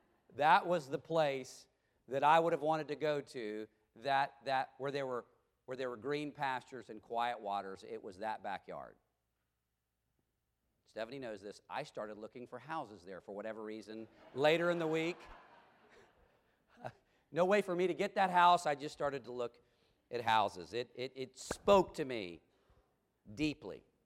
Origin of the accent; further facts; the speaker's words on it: Charlotte, North Carolina, United States; I'm from Charlotte, North Carolina. We would go to the beaches of South Carolina.